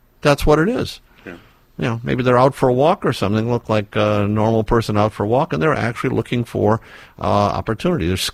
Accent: Detroit, Michigan, United States; when I was growing up in Detroit

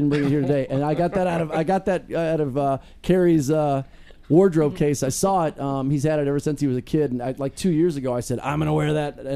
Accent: Michigan, United States; moved away; I grew up in Michigan, as well as these guys did, and I just, you know, loved watching MTV and listening to all the radio stations, and started, you know, jumping around with a hockey stick for a guitar, put a band together, and then I moved to California

